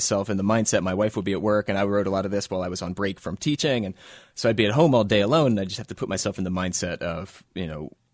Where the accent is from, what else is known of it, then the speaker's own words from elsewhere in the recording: Philadelphia, Pennsylvania, United States; I grew up in Roxborough, and they're based on a lot of the sort of people I knew